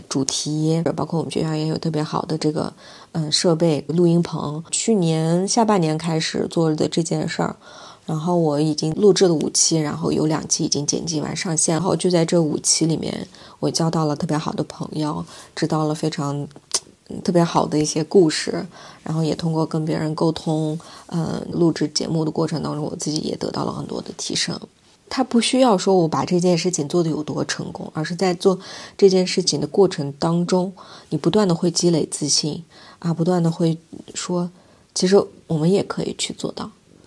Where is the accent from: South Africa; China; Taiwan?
China; Xinjiang; 包括我是维吾尔族，那作为维吾尔族，作为一个新疆人